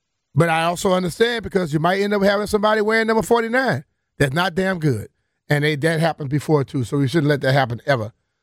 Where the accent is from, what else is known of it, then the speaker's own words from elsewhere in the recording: Plaquemine, Louisiana, United States; No, I'm from Plaquemine.